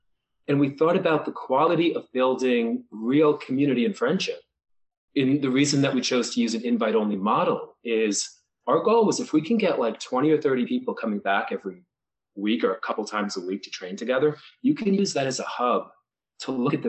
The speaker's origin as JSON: {"language": "English", "region": "New Jersey", "country": "United States", "lives_now": "Maine, United States", "said": "New Jersey."}